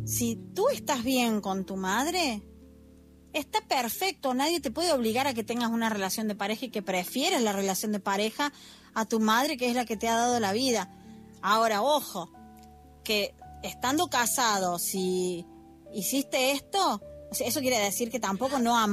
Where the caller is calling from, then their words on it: Argentina; es de Argentina